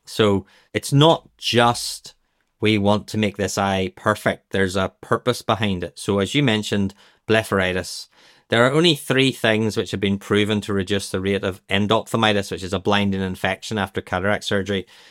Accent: Northern Ireland, United Kingdom; accent: Northern Irish; with my Northern Ireland accent

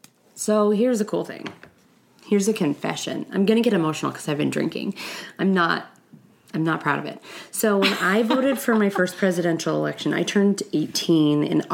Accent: Maryland, United States; I'm from Maryland.

